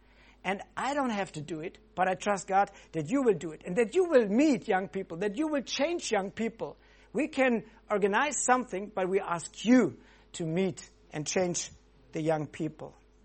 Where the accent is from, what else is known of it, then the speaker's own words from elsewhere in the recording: West Germany, Germany; English is a second language; now in Dresden, Germany; I come from West Germany and I moved to Dresden